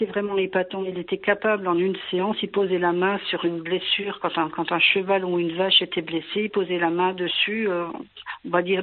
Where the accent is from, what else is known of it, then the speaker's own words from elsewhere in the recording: Grand Est, France; j'ai démarré en Alsace, c'est ma région d'origine, et puis c'est l'amour qui m'a un petit peu transportée en Normandie.